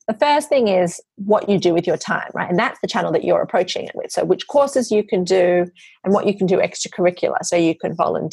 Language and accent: English; Australia; I think in general, as an Australian society, those collaborations will become easier as we have more people who have worked across sectors.